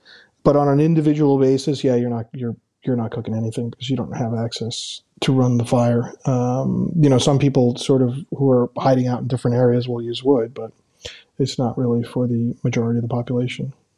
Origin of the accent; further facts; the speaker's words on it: New York, United States; which is I always did as a hobby from the time I was a kid growing up in New York.